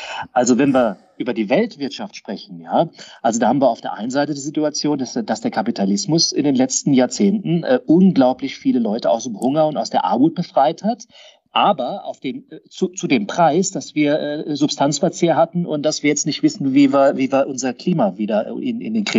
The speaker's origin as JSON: {"language": "German", "town": "Karlsruhe", "region": "Baden-Württemberg", "country": "Germany", "said": "Ich bin Karlsruher."}